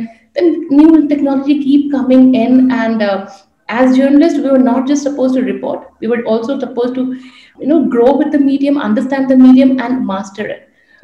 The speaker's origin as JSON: {"language": "English", "town": "Kolkata", "region": "West Bengal", "country": "India", "said": "I come from Calcutta. I was working"}